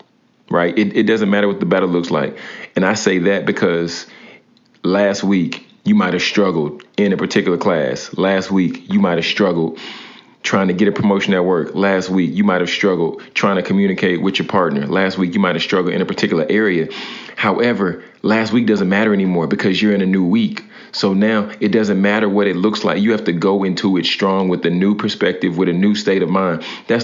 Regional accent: Baton Rouge, Louisiana, United States; And those of you who know, I'm from Baton Rouge.

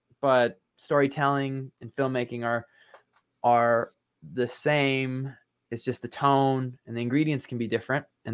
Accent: Oregon, United States; I grew up in Oregon, outside of Portland.

